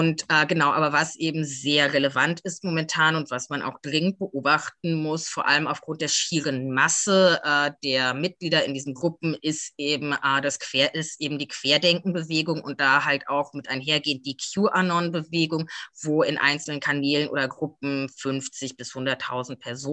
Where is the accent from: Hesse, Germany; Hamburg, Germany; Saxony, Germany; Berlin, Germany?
Hesse, Germany; Frankfurt; ich bin Frankfurterin